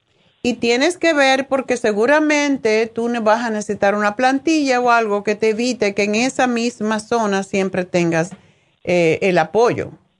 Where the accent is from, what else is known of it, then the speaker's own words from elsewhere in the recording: Sagua de Tánamo, Holguín, Cuba; muchas veces en mi pueblo, en Zaguadetánamo, había una señora